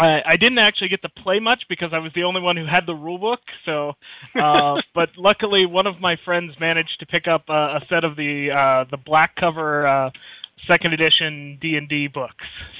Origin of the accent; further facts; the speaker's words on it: Pittsburgh, Pennsylvania, United States; now in Englewood, United States; I live now in Englewood, Ohio, just north of Dayton. But I'm originally a Pittsburgher. I grew up just outside of Pittsburgh.